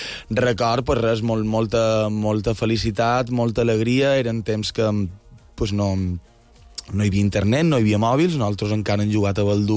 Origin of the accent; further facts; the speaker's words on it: Palma, Balearic Islands, Spain; jo som de Santa Catalina, som catalinero